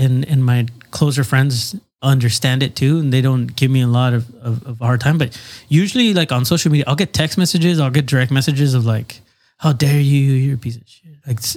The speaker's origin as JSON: {"language": "English", "country": "United States", "said": "And also, I'm an American."}